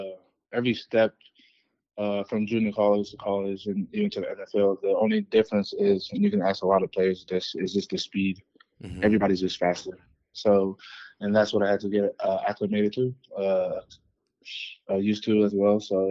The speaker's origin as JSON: {"language": "English", "town": "East Palo Alto", "region": "California", "country": "United States", "tie": "born or raised there", "said": "Yeah, so I grew up in California, in the Bay Area, from a small town called East Palo Alto."}